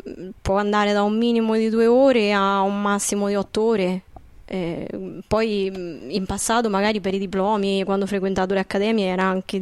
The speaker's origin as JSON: {"language": "Italian", "town": "Cingoli", "region": "Marche", "country": "Italy", "tie": "born or raised there", "said": "io sono nata a Cingoli e risiedo tuttora a Cingoli, nonostante la vita nomade che fa un musicista, per cui poi però comunque dormo a Cingoli."}